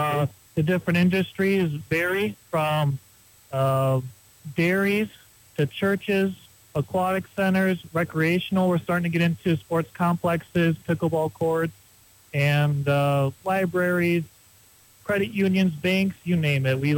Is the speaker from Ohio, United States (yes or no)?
no; Marshfield, Wisconsin, United States; Personally, I'm from Marshfield, and Crystal's from Randolph, which is a little bit south and east of Marshfield.